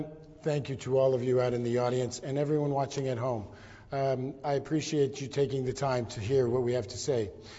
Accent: Kokomo, Indiana, United States; now in Indianapolis, United States; I grew up in Kokomo, Indiana. For the last 20 plus years, I've been living here in Indianapolis.

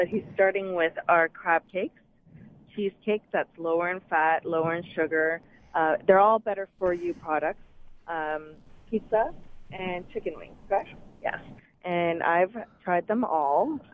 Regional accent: Canada; I did celebrate Canada Day this week, too, because I'm Canadian.

